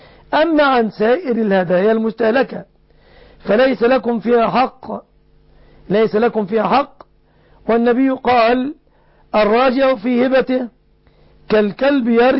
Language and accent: Arabic; Egypt; في بلادنا مصر